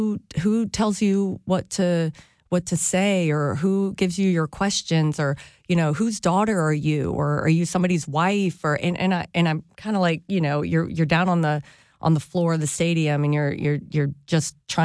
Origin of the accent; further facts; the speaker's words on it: the South, United States; And I grew up around NASCAR, because like I said, I grew up in the South.